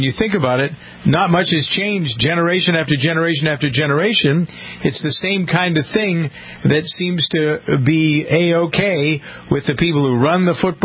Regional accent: Massachusetts, United States; also born or lived in Ohio; I'm from Massachusetts, but I went to Heidelberg University up in Tiffin

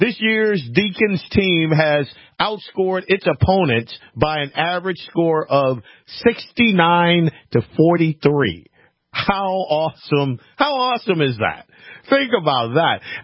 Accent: Louisiana, United States; He was in my home state of Louisiana, New Orleans, as a matter of fact, New Orleans.

